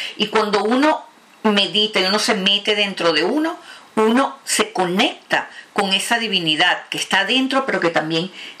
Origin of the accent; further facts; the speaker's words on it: Venezuela; Yo en lo personal soy venezolana, y ustedes saben cómo somos las venezolanas.